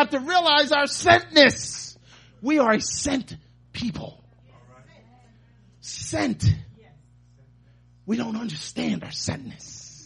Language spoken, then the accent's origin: English; Pennsylvania, United States; I got news for you. I do. And I'm from Pennsylvania.